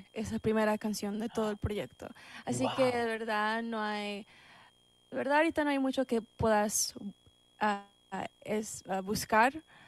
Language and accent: Spanish; Lima, Peru; also born or lived in Kansas City, United States; now in Nashville, United States; Soy de Lima, Perú, y okay. He estado aquí en Estados Unidos. Primeramente me mudé de Perú a Kansas City, Missouri, y ahora he vivido en Nashville desde el 2015.